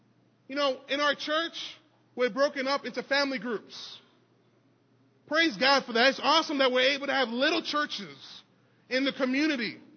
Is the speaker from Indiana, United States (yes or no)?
no; New York, United States; From my upbringing, and you all know I'm from New York, whatever